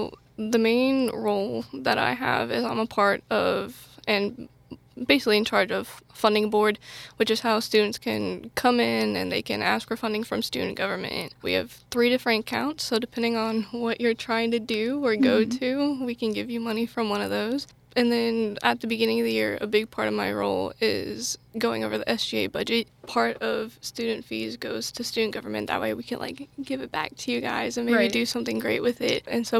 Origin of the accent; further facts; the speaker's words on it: Kansas City, Missouri, United States; I'm actually from the Kansas City area, which is about 5.5 hours away.